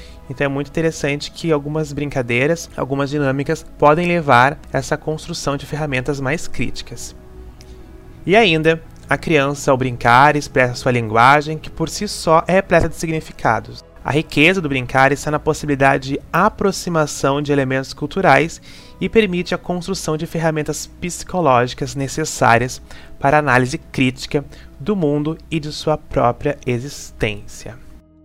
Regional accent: Alvorada, Rio Grande do Sul, Brazil; born there; ser criança no município de Alvorada, na Vila Intersul, por exemplo, que é um lugar onde eu nasci

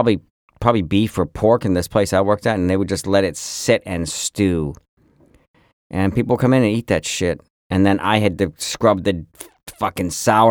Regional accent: Fayetteville, New York, United States; I'm from the Fayetteville Manlius area.

